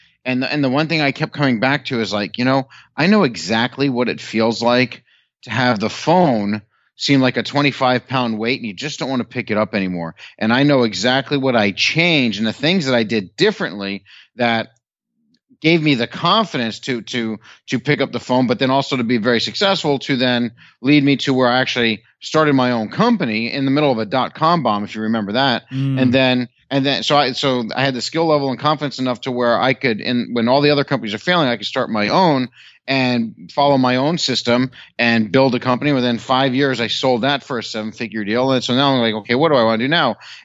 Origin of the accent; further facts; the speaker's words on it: White Plains, New York, United States; also born or lived in Arizona / Ohio; I'm originally from upstate New York, I'm originally from New York, you know, the White Plains area.